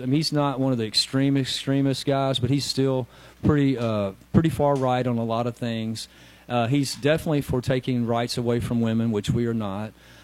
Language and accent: English; Tennessee, United States; I'm going to use my common sense that I grew up in Middle Tennessee on a farm, raised in church.